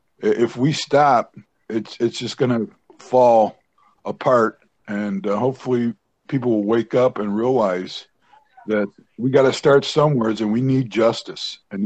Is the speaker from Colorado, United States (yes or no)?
no; Buffalo, New York, United States; I'm from Buffalo.